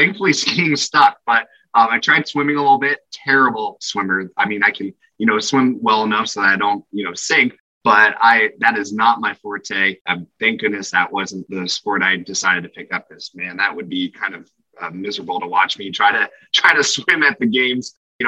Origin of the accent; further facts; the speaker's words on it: Reading, Pennsylvania, United States; But, you know, I grew up in the Reading area, grew up skiing Camelback.